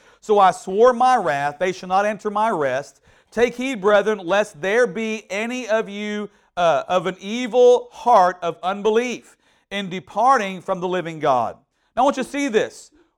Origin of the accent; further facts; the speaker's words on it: Houston, Texas, United States; And I grew up in Houston too, by the way, so that says a lot right there.